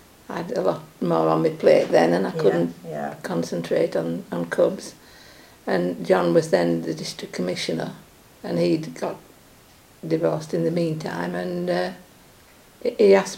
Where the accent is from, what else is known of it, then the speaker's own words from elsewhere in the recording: Belfast, Northern Ireland, United Kingdom; born there; No, I was born in Belfast.